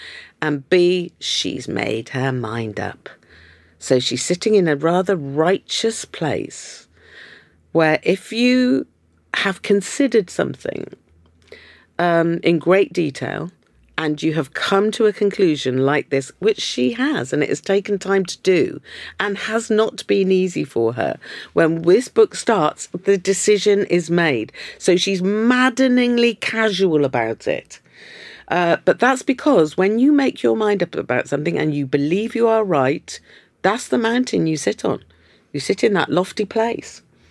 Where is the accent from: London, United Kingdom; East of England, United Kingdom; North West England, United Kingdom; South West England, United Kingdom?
South West England, United Kingdom; I mean, of course, look, I'm from Cornwall. Pasties mean everything.